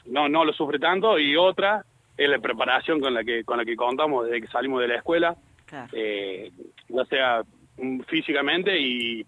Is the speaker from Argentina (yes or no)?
yes; Córdoba, Argentina; yo soy oriundo de Córdoba